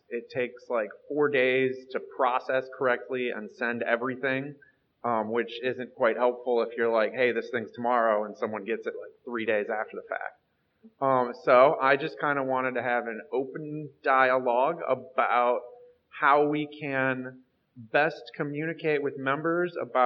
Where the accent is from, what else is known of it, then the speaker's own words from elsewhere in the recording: St. Louis, Missouri, United States; I'm from St. Louis.